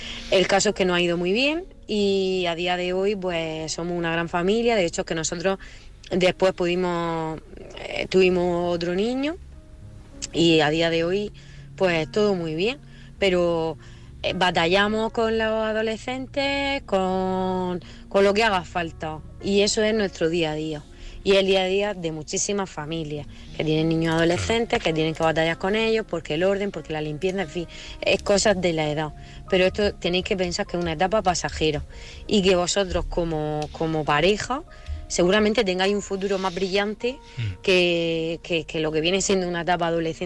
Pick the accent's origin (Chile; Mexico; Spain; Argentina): Spain; Murcia, Region of Murcia; de Murcia